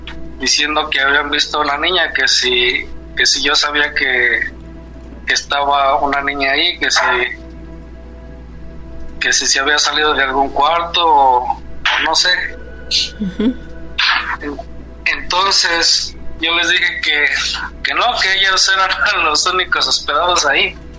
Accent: Tecozautla, Hidalgo, Mexico; porque soy de un pueblito en Tecozautla.

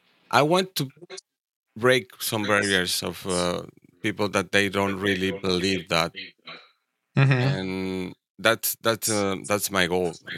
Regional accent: Mexico; moved away as an adult; now in Canada; Well, I'm originally from Mexico, like you say, and I'm now based in Canada.

